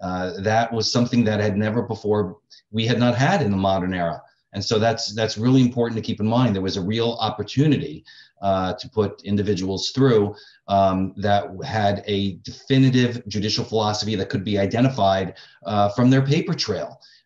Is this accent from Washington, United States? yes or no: no; Bronx, New York, United States; Like Manny, I'm also from the Bronx